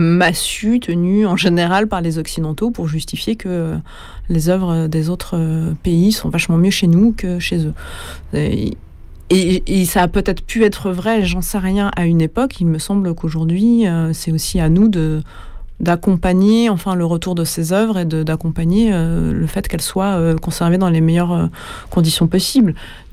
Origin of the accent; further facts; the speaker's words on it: France; Et en tant que Français, on se le reçoit